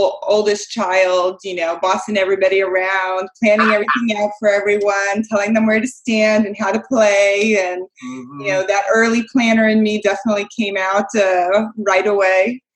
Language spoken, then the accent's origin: English; Sierra Madre, California, United States; I'm a hometown girl. I grew up, first 7 years of my life, we moved up and down the state of California, but when I was seven, we settled into a small town in LA County. It's nestled up against the mountains called Sierra Madre.